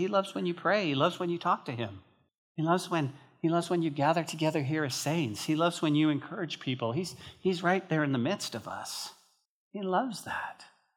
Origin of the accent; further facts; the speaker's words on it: Santa Fe, New Mexico, United States; Like, we're from Santa Fe, northern New Mexico. They talk different.